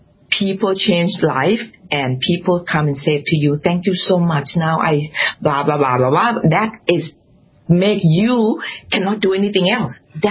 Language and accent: English; Thailand; English is a second language; now in United States; I'm an immigrant from Thailand to America. Don't speak English, don't know anyone